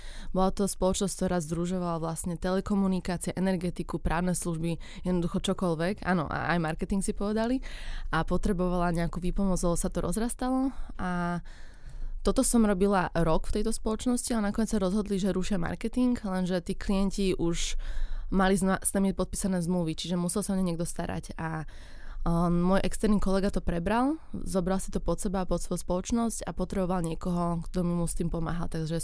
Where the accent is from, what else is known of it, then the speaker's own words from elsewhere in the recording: Bratislava, Bratislava Region, Slovakia; Vyrastala som v Bratislave, čiže som pravý Bratislavčan, ako by som povedala.